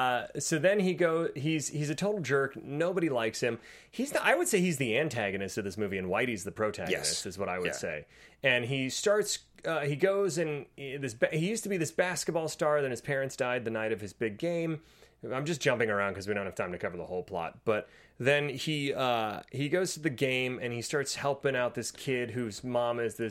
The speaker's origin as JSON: {"language": "English", "region": "Ohio", "country": "United States", "tie": "born or raised there", "said": "Like I know growing up in Ohio, my grandma would love to take us to the mall"}